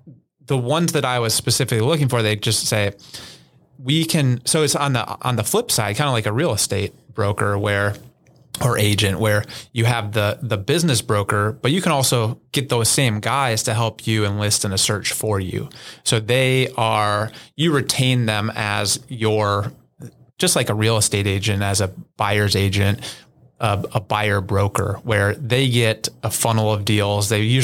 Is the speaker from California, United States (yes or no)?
no; Boulder, Colorado, United States; I mean, I grew up in Boulder, so I was a big 12 guy.